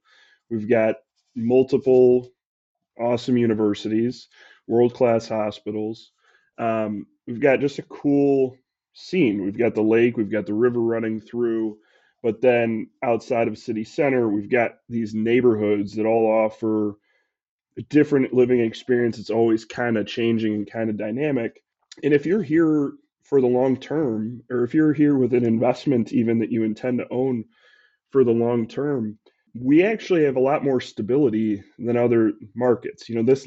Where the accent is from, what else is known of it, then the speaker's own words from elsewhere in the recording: Iowa, United States; now in Chicago, United States; I didn't grow up here. I grew up in Iowa. I went to Iowa. I moved to Chicago